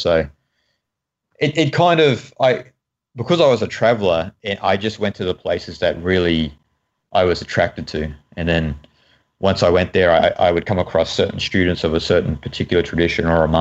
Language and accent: English; Mackay, Queensland, Australia; moved away as an adult; now in Thailand; No, I'm from Australia, born in Australia. And I've actually, lived most of my adult life in Asia, you could say. But, yeah, born and raised in Mackay, small town called Mackay, Australia.